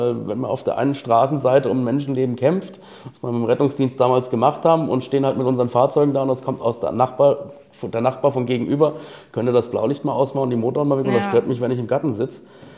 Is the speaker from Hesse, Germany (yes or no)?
yes; Alsfeld, Hesse, Germany; Mein ganz persönlicher Geheimtipp als Alsfelder bzw. Altenburger, ich komme aus dem Stadtteil, aber ist natürlich unsere Altstadt.